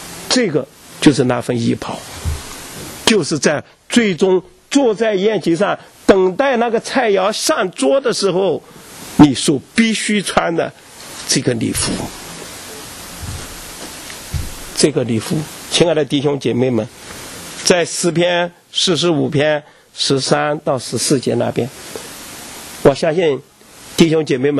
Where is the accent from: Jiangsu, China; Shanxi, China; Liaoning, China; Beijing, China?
Jiangsu, China; Suzhou; born there; 我是出生在江苏那边哈，江苏那边有个市，有个地区叫苏州